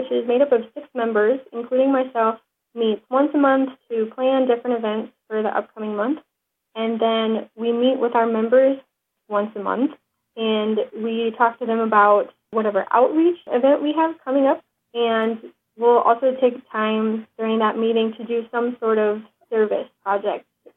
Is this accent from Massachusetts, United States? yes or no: no; Valparaiso, Indiana, United States; I'm from Valparaiso, Indiana, and back home I have 6 younger siblings.